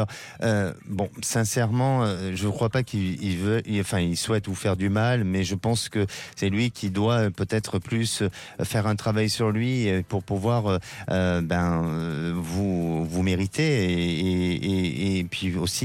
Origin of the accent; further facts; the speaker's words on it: Nouvelle-Aquitaine, France; born there; Oui, je l'ai déjà fait. Génial. Et c'est ma région natale.